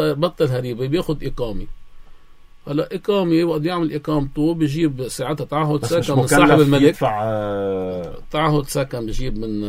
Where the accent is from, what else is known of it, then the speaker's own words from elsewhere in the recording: Lebanon; أنا كلبناني